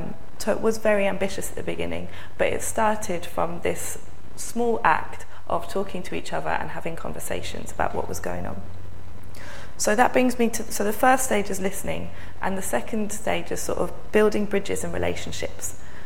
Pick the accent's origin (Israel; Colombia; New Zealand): New Zealand; Wellington; I grew up in Wellington with my mum and dad and my two sisters, and I grew up a Quaker.